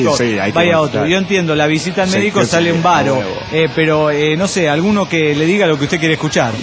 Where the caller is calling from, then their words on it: Coacalco, State of Mexico, Mexico; Soy … de Coacalco, Edomex.